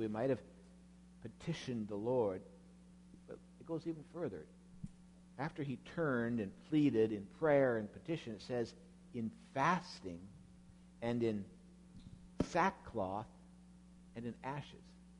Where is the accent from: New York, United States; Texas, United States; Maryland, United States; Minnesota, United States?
Minnesota, United States; all sorts of chaos here in the country of the United States and even in my home state of Minnesota.